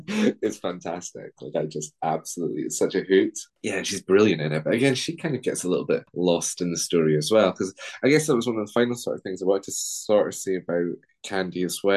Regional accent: Scotland, United Kingdom; accent: Scottish; as you probably picked up from my accent, Scottish

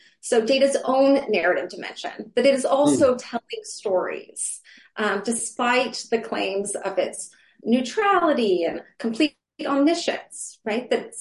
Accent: New Mexico, United States; But I am from New Mexico, very proudly from New Mexico. I sometimes joke that it's about 90% of my personality is being from that state.

